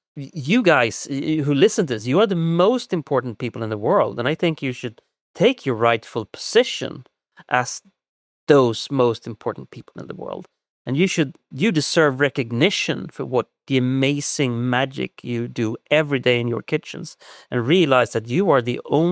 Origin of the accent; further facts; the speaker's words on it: Sweden; English is a second language; But in my home country, people don't like to cook and they cook very badly.